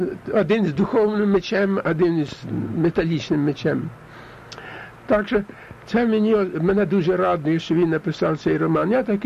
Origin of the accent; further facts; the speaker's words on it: Solonytsia, Poltava Oblast, Ukraine; born there; І я народився якраз в Солониці. Так що то місце мого народження, де закінчилась трагедія Наливайка.